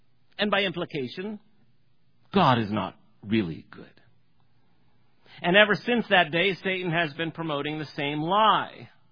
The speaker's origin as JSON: {"language": "English", "region": "Iowa", "country": "United States", "said": "I'm from Iowa."}